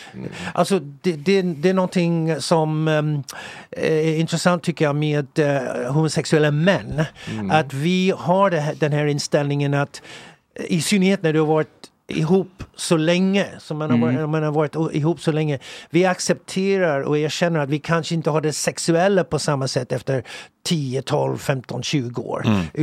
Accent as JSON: {"language": "Swedish", "region": "England", "country": "United Kingdom", "tie": "born or raised there", "said": "Jag växte upp i England förstås."}